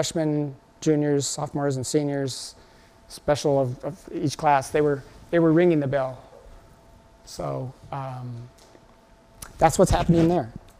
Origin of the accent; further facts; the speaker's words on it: Oregon, United States; I'm from Oregon, so I think of Cascades.